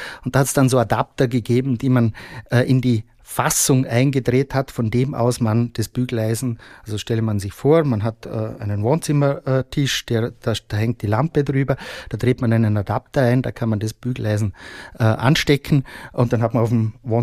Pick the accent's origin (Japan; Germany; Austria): Austria; western Austria; Ich komme nämlich aus dem Westen, aus Westösterreich.